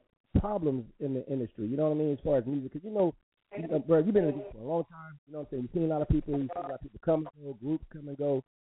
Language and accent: English; Buffalo, New York, United States; I'm from Buffalo, New York, but I'm a Giants fan